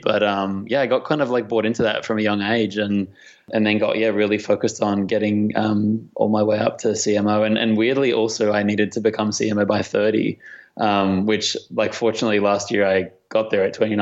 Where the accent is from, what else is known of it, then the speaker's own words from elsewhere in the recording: Australia; accent: Antipodean; now in United States; I'm from Australia originally, which people tell me my accent is actually starting to fade, which is making me really quite depressed. But I've only been living over here in the US for 2 years now.